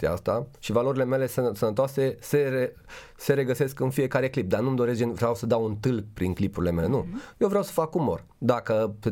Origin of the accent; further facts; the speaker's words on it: Romania; noi ca și români cred că suntem foarte empatici, știi? De-aia cred că există multă corupție în România